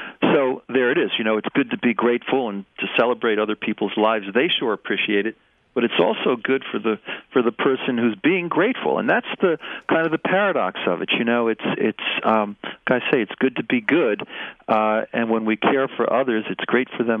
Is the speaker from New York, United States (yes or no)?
yes; Long Island, New York, United States; I'm originally from Long Island and grew up just a few miles from … house, actually, and ran into him as a young guy.